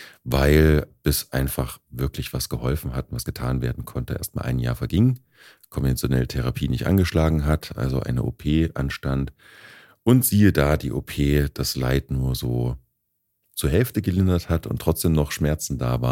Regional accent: Gera, Thuringia, Germany; born there; moved away as an adult; now in Hamburg, Germany; ich bin 41 Jahre alt, komme gebürtig aus Gera und lebe seit 3 Jahren jetzt in Hamburg.

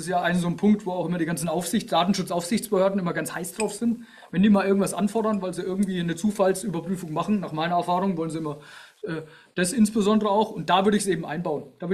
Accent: Würzburg, Bavaria, Germany; Ja, ich komme aus Würzburg, keine Ahnung, wo Sie herkommen.

